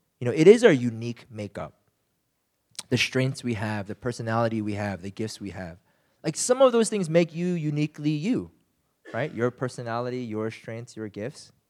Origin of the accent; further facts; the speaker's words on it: United States; I grew up in the States, and we fought all the time.